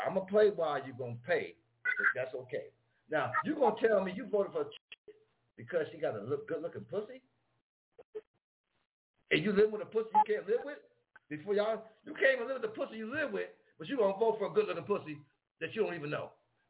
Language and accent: English; Buffalo, New York, United States; I'm from Buffalo. I watch Buffalo, love Buffalo